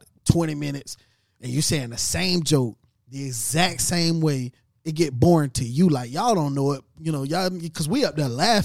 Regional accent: Tampa, Florida, United States; I'm from Tampa.

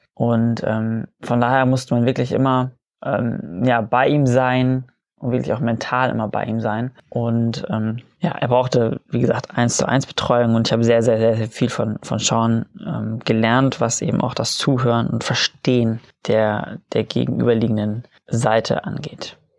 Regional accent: Münster, North Rhine-Westphalia, Germany; also born or lived in Munich; ich bin geboren in München, in der Nähe von München und bin seitdem oft umgezogen.

